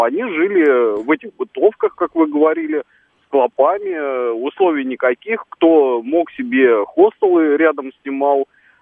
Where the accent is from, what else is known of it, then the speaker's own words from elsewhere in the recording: Moscow, Russia; я москвич.